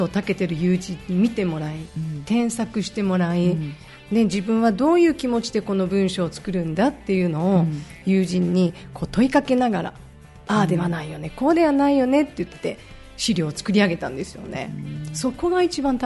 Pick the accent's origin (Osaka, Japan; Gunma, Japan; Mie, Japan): Osaka, Japan; accent: Osaka dialect; 大阪人なのでね大阪弁を関東弁です標準語にするという課題が出ましたね